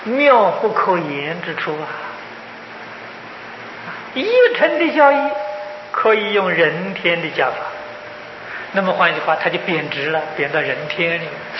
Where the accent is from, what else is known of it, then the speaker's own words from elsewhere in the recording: China; 我们是中国人，我们是1980年的中国人，不是从前的中国人。